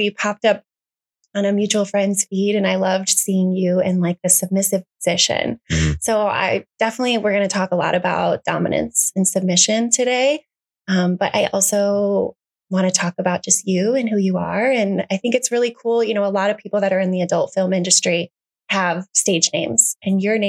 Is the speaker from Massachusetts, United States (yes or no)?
no; Illinois, United States; You're a Midwest boy like me. I'm from Illinois.